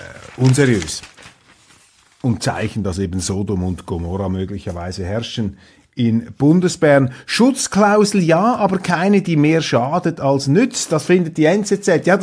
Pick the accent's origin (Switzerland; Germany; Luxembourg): Switzerland; ob wir in Zukunft noch selber bestimmen können als Schweizer in der Schweiz